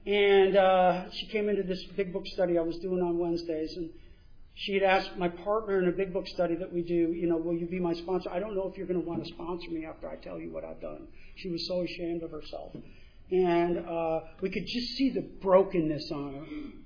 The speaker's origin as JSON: {"language": "English", "region": "New York", "country": "United States", "tie": "born or raised there", "said": "We go to decide to drive up to New York to my hometown."}